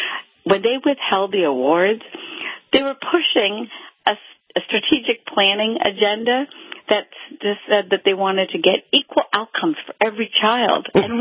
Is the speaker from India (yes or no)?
yes; India; Well, I'm from India